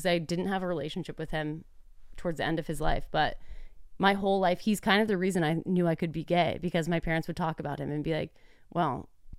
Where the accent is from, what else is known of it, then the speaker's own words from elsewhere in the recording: Dallas, Texas, United States; my parents are from Pennsylvania, but I grew up in Dallas.